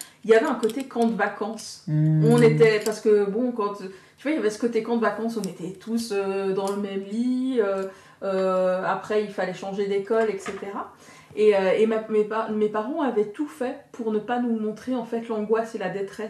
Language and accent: French; Collonge-Bellerive, Geneva, Switzerland; je suis née donc à Colonges-Bellerive, cette petite ville pleine de villas de familles aisées cossues, tu vois.